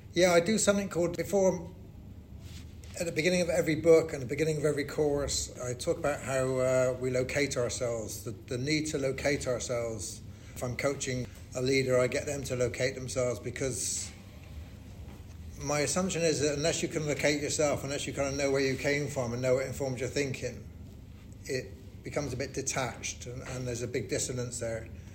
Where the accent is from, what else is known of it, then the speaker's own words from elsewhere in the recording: Bristol, South West England, United Kingdom; born there; I was born in Bristol in England.